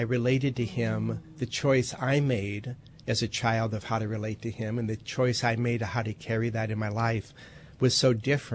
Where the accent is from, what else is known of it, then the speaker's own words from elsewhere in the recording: Waterloo, Iowa, United States; So when I was a child growing up in Waterloo, Iowa, I lived across the street from a bully.